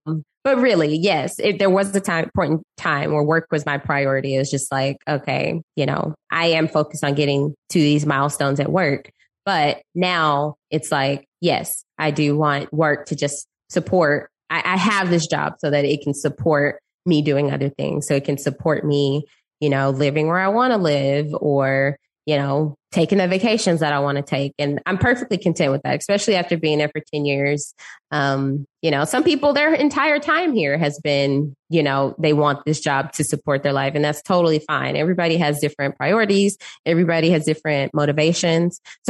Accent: Dallas, Texas, United States; now in Houston, United States; No, I'm originally from Dallas. So born and raised in Dallas. And then went to Austin for college and then came to Houston.

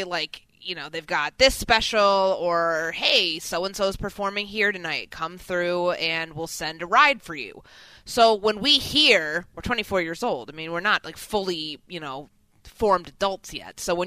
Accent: Chicago, Illinois, United States; And I'm from Chicago. I should know better. Like, I have some street smarts in me, even though it might not sound like it.

